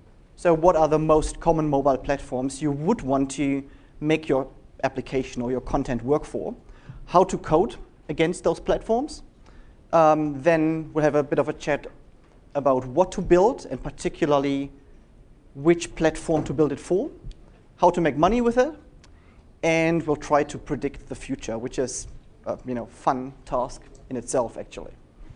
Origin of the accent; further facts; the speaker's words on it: Germany; So this is the typical history of a mobile early adopter growing up in Germany in the mid-90s. That's me, actually.